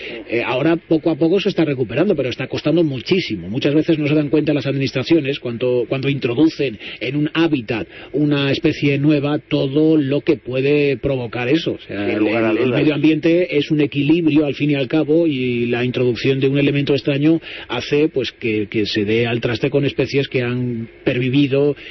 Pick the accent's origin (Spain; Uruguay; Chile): Spain; Palencia, Castile and León; que yo soy de Palencia